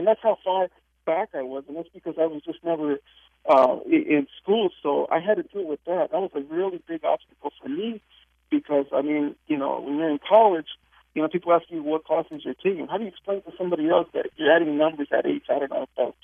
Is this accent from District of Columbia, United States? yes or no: no; Anaheim, California, United States; also born or lived in Mexico / Hawaii; I was born in Mexico, and then my family moved to Hawaii, and then from Hawaii, we came over here to the United States, and I believe I was three. So the whole time I had been living in Anaheim, California